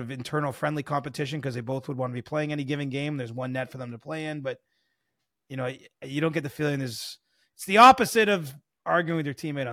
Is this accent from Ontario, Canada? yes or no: yes; Cobourg, Ontario, Canada; It's funny now because so many of my buddies that I grew up with in Cobourg live in Port Hope.